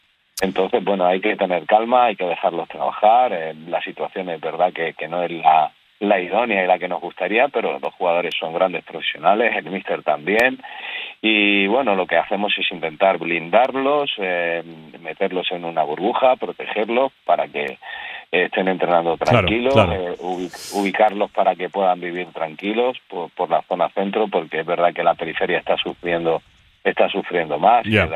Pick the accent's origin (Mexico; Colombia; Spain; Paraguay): Spain; Ceuta; born there; Ceuta se defiende, nos sentimos españoles, hemos nacido aquí, somos españoles y nos sentimos así y ya está.